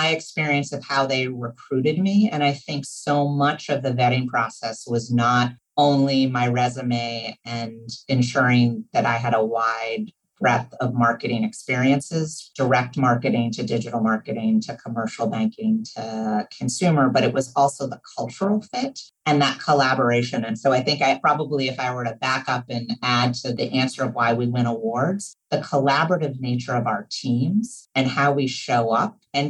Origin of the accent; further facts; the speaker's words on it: Massachusetts, United States; also born or lived in Washington, D.C.; I grew up outside of Boston and I fell in love with a man from Mississippi.